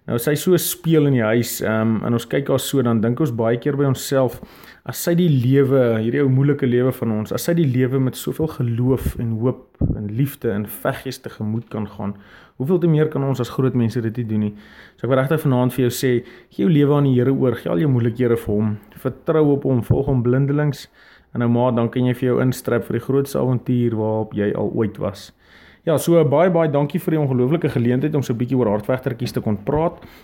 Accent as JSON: {"language": "Afrikaans", "town": "Kuruman", "region": "Northern Cape", "country": "South Africa", "said": "Ons is van Kroeman in die Kalahari af."}